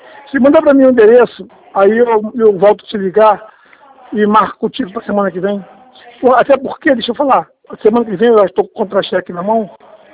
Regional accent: Nova Iguaçu, Rio de Janeiro, Brazil

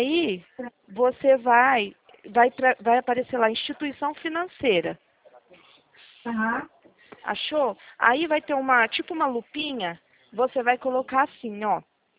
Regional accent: Presidente Prudente, São Paulo, Brazil; Eu sou trabalhadora, eu sou honesta, eu sou de Presidente Prudente. Eu sei que eu falo mais como da cobra, mas eu não tenho nada a esconder. Eu juro para você, sou cristã.

